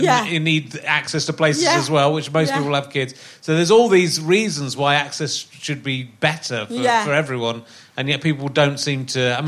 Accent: United Kingdom; I'm performing in Finland and I'm British.

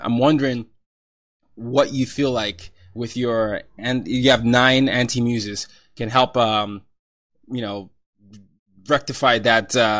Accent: Nigeria; I'm Nigerian. I initially grew up.

